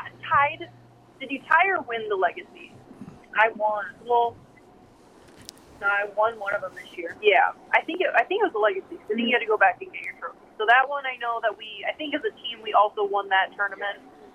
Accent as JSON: {"language": "English", "region": "Indiana", "country": "United States", "said": "And no, I'm from Indiana, so I don't see a whole lot of mountains. All of our, where I'm from, is all flat."}